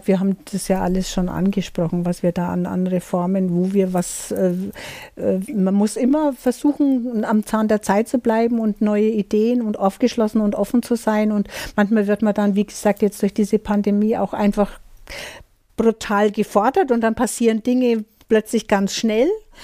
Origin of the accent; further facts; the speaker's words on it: Bavaria, Germany; ich komme ja aus Schwaben